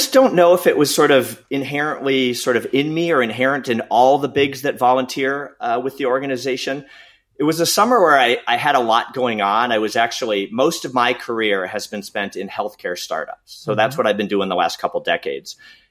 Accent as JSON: {"language": "English", "town": "Saint Paul", "region": "Minnesota", "country": "United States", "tie": "born or raised there", "said": "And I'm a Minnesota kid. I was born in St. Paul. I've lived most of my life in Minneapolis."}